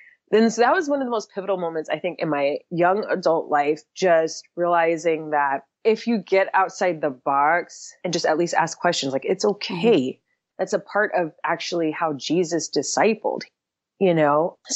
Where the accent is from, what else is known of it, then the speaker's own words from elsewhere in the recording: New York, United States; I'm from New York.